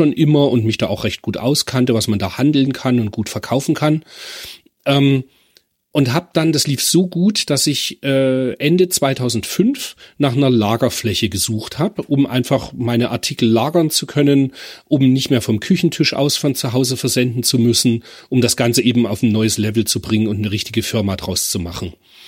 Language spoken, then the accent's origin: German; Germany; Man muss wissen, ich bin in der DDR aufgewachsen.